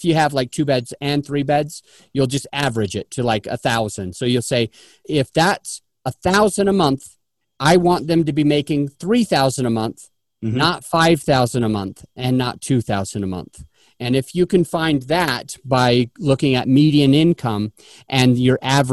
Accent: Kaysville, Utah, United States; now in Denver, United States; I'm from Utah. I lived in Kaysville, Utah. I live in Denver now, but I lived in a place called Kaysville, Utah. I grew up, went to Davis High School.

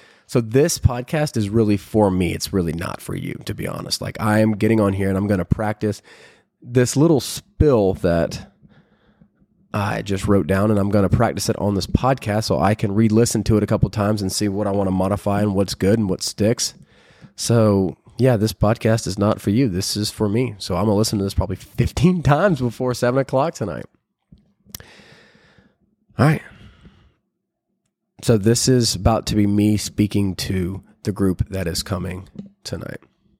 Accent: Peachtree City, Georgia, United States; also born or lived in Buford; I grew up in Peachtree City, Georgia, and moved to Buford. And that's where I went to high school.

